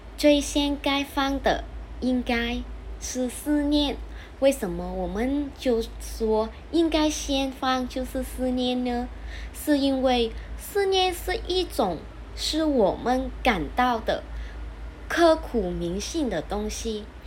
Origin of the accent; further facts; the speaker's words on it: Vietnam; Chinese is a second language; moved away; 我是来自越南的，然后我家庭是在农村。